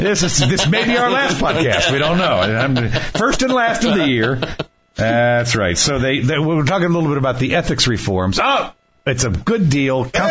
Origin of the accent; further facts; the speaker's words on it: Washington, District of Columbia, United States; I grew up in Washington, D.C., so this actually had some small little tie, if you want to call it, to my youth.